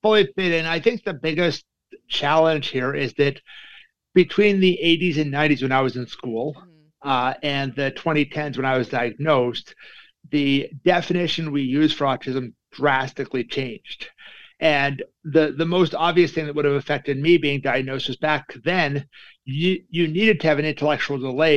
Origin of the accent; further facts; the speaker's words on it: Calgary, Alberta, Canada; I'm from Calgary, Alberta, Canada.